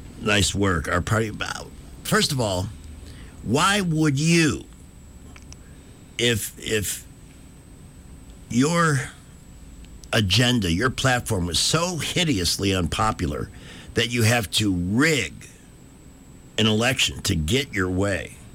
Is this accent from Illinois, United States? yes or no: yes; Chicago, Illinois, United States; When I was growing up in Chicago, we had a neighbor named Fred Barnes.